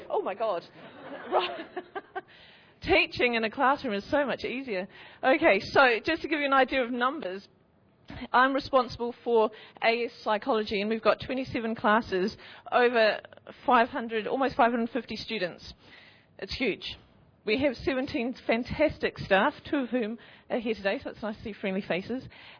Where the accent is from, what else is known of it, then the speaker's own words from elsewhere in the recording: New Zealand; moved away as an adult; now in England; But I'm from New Zealand originally. And I've been in England now for this is my fourth year teaching psychology